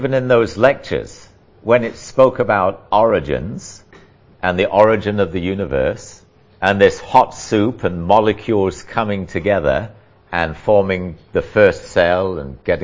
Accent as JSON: {"language": "English", "region": "England", "country": "United Kingdom", "also_born_or_lived": "China", "said": "I came from England, and to me, I lived in China a couple of years, and I felt there was a lot of similarity."}